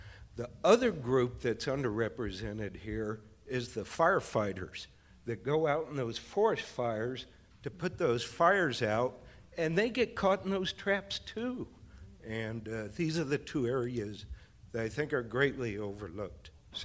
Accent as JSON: {"language": "English", "town": "Albuquerque", "region": "New Mexico", "country": "United States", "said": "I'm from Albuquerque, New Mexico."}